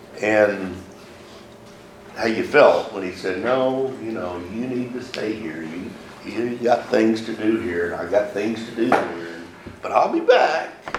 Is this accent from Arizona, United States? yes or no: no; Victoria, Texas, United States; also born or lived in Brownsville / Harlingen; And we lived in Victoria until I was 10. Then we moved back down to Harlingen. I was born in Brownsville, but we moved back down to Harlingen. From the time I was 2 to 10, we lived in Victoria.